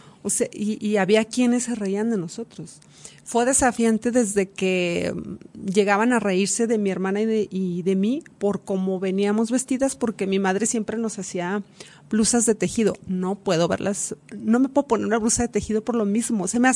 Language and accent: Spanish; Durango, Mexico; moved away as an adult; que me fui de aquí de Durango, me fui a Culiacán